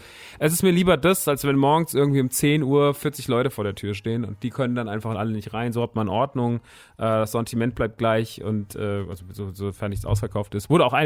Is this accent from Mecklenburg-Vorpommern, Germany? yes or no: no; Rodgau, Hesse, Germany; Der Laden ist in Rottgau, meiner alten Heimat